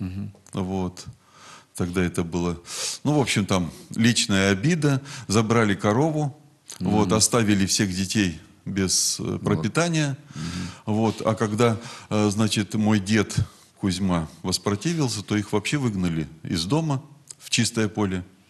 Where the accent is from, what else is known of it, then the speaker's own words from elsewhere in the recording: Kyrgyzstan; born there; Я родился в Кыргызстане. Угу. Моя мать с Украины.